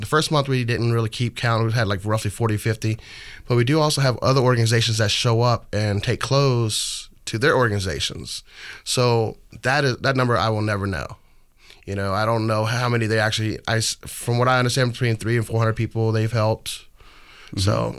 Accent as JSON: {"language": "English", "town": "Virginia Beach", "region": "Virginia", "country": "United States", "moved": "yes", "lives_now": "Portland, United States", "said": "Well, I'm from Virginia Beach, Virginia. I moved out here in 2002, October 2002. I got tired of the East Coast and wanted to come to the West Coast"}